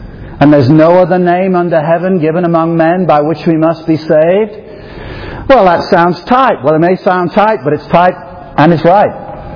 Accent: England, United Kingdom

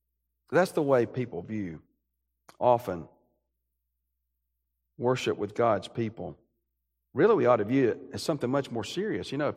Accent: Birmingham, Alabama, United States; and I grew up in Alabama, in Birmingham, but between Birmingham and Montgomery

